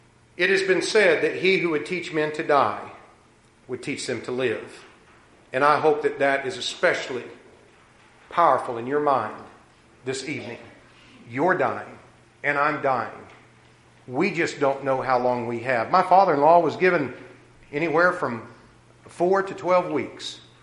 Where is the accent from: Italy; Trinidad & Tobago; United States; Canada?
United States; Oklahoma; the little country town that I grew up in there in Oklahoma.